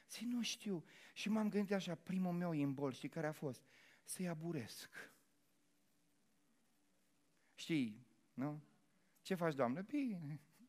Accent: Moldavia, Romania; Adică îmi dau seama că niște cuvinte nu sunt chiar mustăcească, da? Că sunt moldovean.

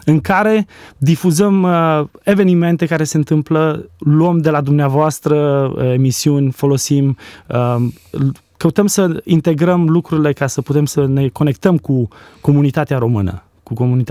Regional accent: Lugoj, Timiș County, Romania; moved away; also born or lived in Italy; când locuiam în Lugoș, eu de origine sunt din Lugoș, locuiam în Lugoș

